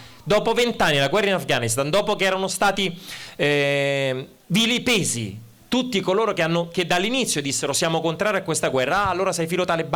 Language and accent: Italian; Rome, Lazio, Italy; Io sono di Roma e mi è capitato per questioni personali visitare recentemente un pronto soccorso